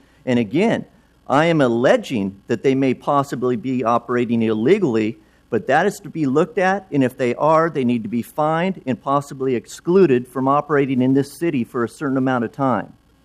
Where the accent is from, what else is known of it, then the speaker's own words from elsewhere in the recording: Portland, United States; I'm from Portland. I've been living in Portland my whole life.